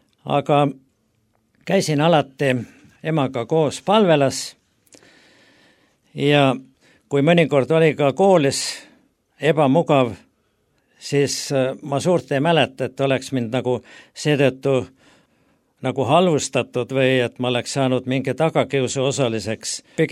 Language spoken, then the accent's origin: Estonian; Lääne County, Estonia; Olen pärit Läänemaalt ja sündinud siis 24. augustil 1943 on minu sünniaeg.